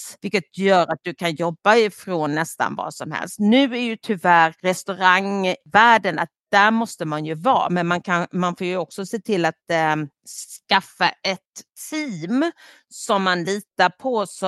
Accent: Sweden; så frågade han mig, var är du ifrån? Ja, Sverige.

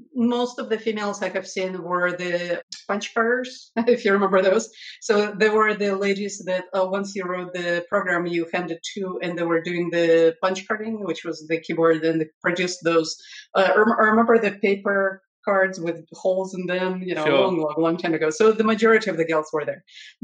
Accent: Russia; born there; English is a second language; So I was born in the Soviet Russia back then, and the computers were at that time mini computers, PDP and mainframes and so forth.

